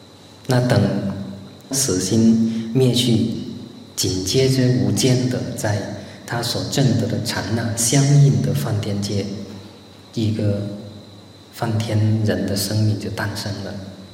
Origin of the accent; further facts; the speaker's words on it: China; 我们中国人来说，我们顺便再讲一下，我们中国人来说